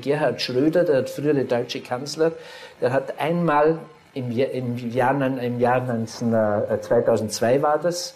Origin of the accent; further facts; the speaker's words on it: Vorarlberg, Austria; Ich müsste jetzt als Bregenzer Wälder sagen, das Bregenzer Wälder Bergkäse.